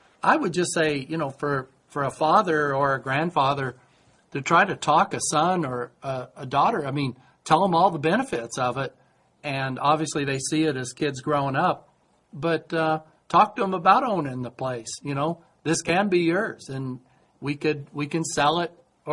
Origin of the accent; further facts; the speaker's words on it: Illinois, United States; But if you go off to college, just like where I grew up in Illinois, a lot of the kids who fathers own businesses in the farming area